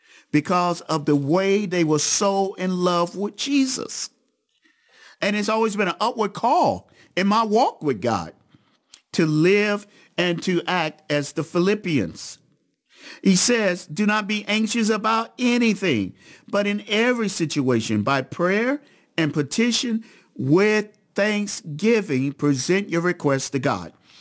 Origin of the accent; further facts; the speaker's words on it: United States; I think that's just part of being a Westerner. That's just part of being an American.